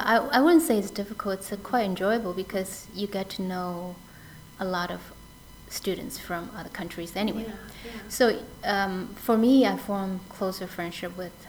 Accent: Hong Kong; moved away as an adult; also born or lived in Shanghai; now in New York, United States; I was originally from Hong Kong, which was a British colony many years ago, but now is considered part of China.

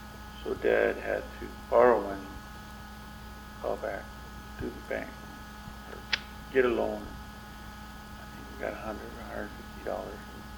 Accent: Edna, Texas, United States; born there; I was born in Edna, Texas, February

